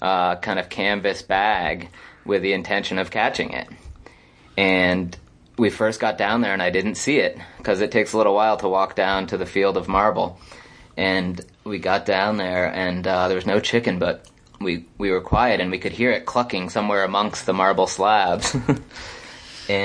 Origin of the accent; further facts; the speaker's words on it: Vermont, United States; I grew up in Vermont, so